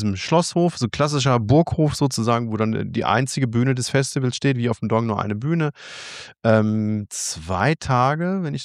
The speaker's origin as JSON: {"language": "German", "region": "North Rhine-Westphalia", "country": "Germany", "said": "da wo ich herkomme, gibt es das niederrheinische Dehnungs-E."}